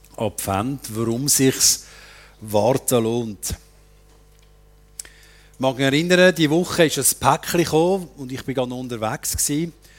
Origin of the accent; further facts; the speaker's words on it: Switzerland; Aber eben wir Schweizer, 5 Minuten und dann schauen wir auf die Uhr und fangen an zu reagieren.